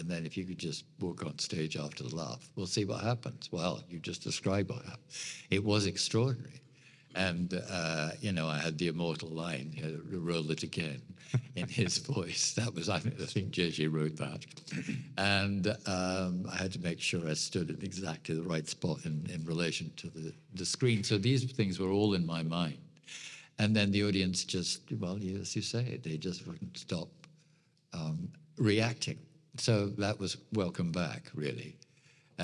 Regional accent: England, United Kingdom; we're all playing, we're English

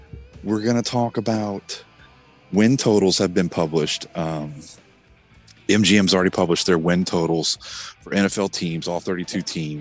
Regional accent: Slidell, Louisiana, United States; Dude, I'm from Slidell, so I got no room to talk about anything.

